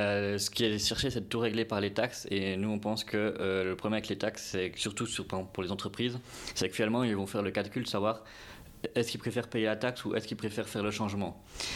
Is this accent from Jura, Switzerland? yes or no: yes; Jura, Switzerland; moi je suis originaire du Jura